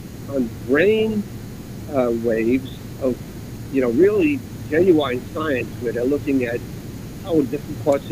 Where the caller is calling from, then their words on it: Fishkill, New York, United States; I'm in Fishkill, New York.